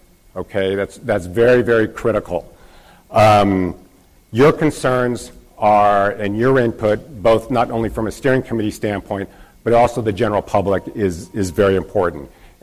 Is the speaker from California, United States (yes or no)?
yes; Bakersfield, California, United States; I'm from Bakersfield, and I was recently last week up in Fresno